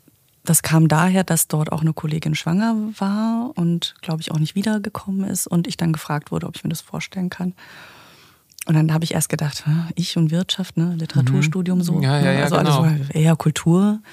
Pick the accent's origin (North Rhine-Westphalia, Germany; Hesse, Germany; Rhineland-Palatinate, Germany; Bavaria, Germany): Hesse, Germany; Frankfurt; Also ich bin ja in Frankfurt groß geworden